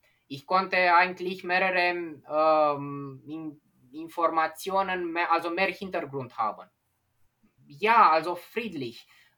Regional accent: Rădăuți, Suceava County, Romania; first language Romanian; German is a second language; Also kann man sagen, dass Radauz ist meine Heimatstadt.

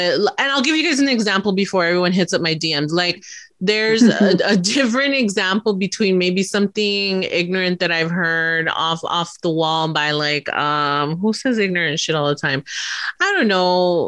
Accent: Texas, United States; And I guess because I'm from Texas, so I've seen it a lot

